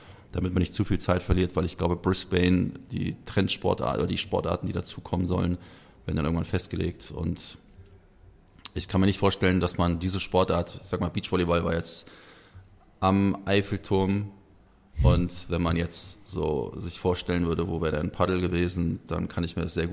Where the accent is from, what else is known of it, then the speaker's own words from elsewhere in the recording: Rhineland, Germany; und als Rheinländer kann ich sagen, Olympische Spiele von A bis Z zu erleben